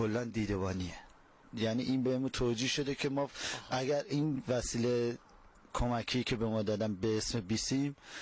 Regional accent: Mehriz, Yazd, Iran; بنده متأهل هستم، بعد عرضم به حضورتون که اصالتاً یزدی هستیم، شهرستان مهریز.

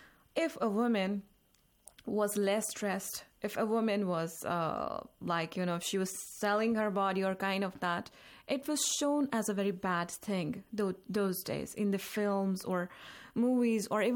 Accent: India; Since I'm from India and I was also in the media industry for the past 10 years now

